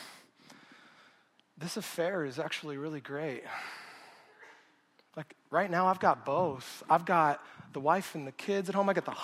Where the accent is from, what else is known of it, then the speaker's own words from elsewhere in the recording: Show Low, Arizona, United States; I grew up in Sholo, Arizona for the first 5 years.